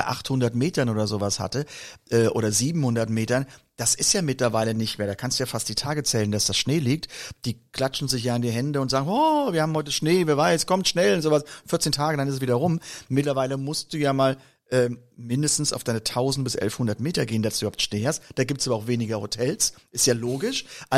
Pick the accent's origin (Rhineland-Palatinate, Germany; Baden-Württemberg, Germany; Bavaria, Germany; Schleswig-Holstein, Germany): Rhineland-Palatinate, Germany; Koblenz; man muss unterscheiden zwischen Winter in den Bergen und Winter aus der Region, wo ich herkomme, nun aus Koblenz.